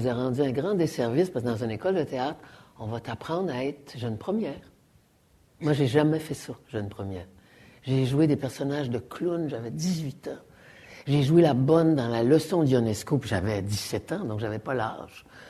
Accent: Ottawa, Ontario, Canada; born there; comme je suis née à Ottawa

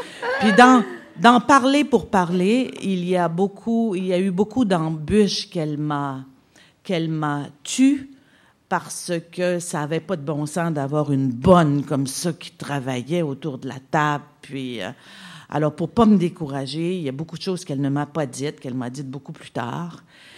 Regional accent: Quebec, Canada; quand moi je suis issue du Saguenay-Lac-Saint-Jean, d'ailleurs le début, j'ai 60 ans cette année

